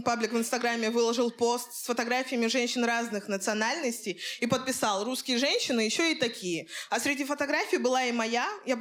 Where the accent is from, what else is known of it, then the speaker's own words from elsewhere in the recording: Russia; Я родилась и выросла в России